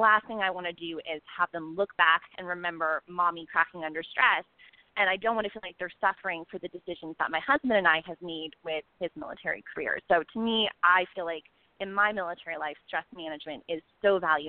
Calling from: La Jolla, California, United States; because I'm calling from La Jolla, California, which is just outside of San Diego

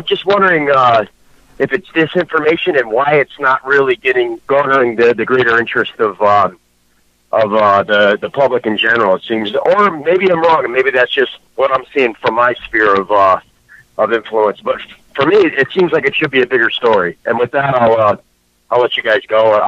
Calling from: New York, United States; from New York.

